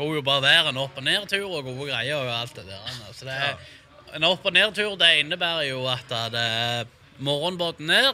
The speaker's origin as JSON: {"language": "Norwegian", "town": "Varhaug", "region": "Rogaland", "country": "Norway", "said": "Da, hvis vi reiser i tre tider ifra Varhaug, der jeg er ifra"}